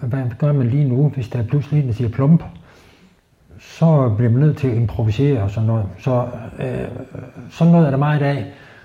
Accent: Jutland, Denmark; nej, jeg kommer ikke fra nogen provins. Jeg kommer fra Jylland.

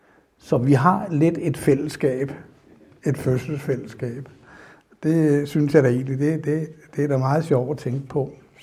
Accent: Copenhagen, Capital Region of Denmark, Denmark; born there; jeg er født i København på Rigshospitalet. Og jeg jo rent faktisk er en krydsning imellem en aarhusianer og en sønderjyde.

